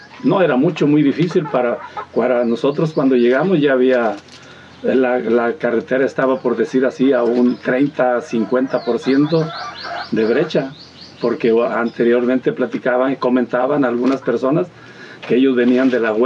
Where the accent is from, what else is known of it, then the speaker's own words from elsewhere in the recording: Casimiro Castillo, Jalisco, Mexico; nosotros somos originarios de Casimiro Castillo, Loarado, municipio de Casimiro uh-huh, Castillo.